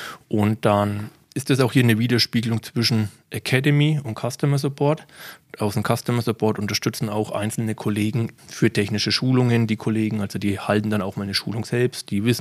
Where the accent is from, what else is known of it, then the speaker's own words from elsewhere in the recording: Bavaria, Germany; wir hier oder bei ARD Deutschland aus den Franken kommen. Man hört es mir wahrscheinlich auch